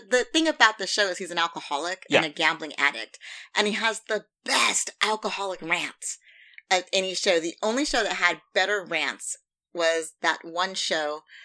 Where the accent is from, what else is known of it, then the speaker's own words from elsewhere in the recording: California, United States; Because I grew up in Silicon Valley.